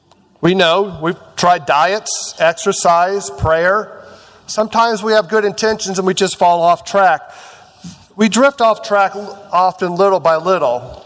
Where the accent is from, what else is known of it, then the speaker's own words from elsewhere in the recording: Kokomo, Indiana, United States; Just yesterday, my hometown of Kokomo, Kokomo High School, was playing in the semi-state in Lafayette.